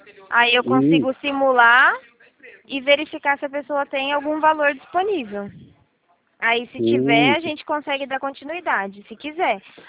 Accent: Presidente Prudente, São Paulo, Brazil; Eu sou de Presidente Prudente

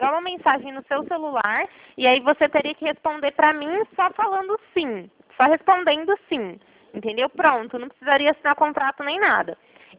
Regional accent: Sertãozinho, São Paulo, Brazil; eu sou de Sertãozinho. Sabe, lá que o senhor, acho que até foi no meu escritório uma vez. Só que agora eu tô trabalhando em Ribeirão, mas eu moro em Sertãozinho.

